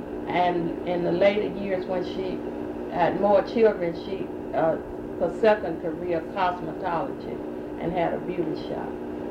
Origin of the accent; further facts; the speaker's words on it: Searcy, Arkansas, United States; born there; I was born in February 6, 1935 in Searcy, Arkansas.